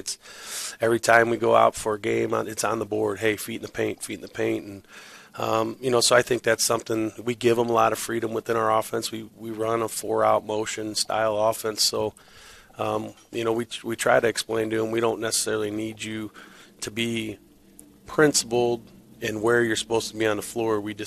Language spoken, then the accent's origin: English; Hebron, Indiana, United States; I'm from the region. I grew up in Hebron. Both my parents worked at the steel mills all their lives.